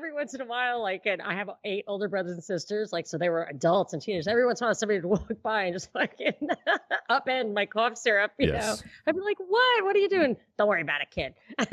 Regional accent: New York, United States; also born or lived in San Francisco; I remember growing up in New York

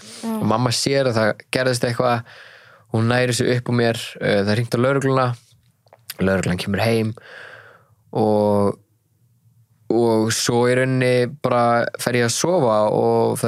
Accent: Hafnarfjörður, Capital Region, Iceland; Ég alveg upp í Hafnarfirði að mjög yndislu fólki

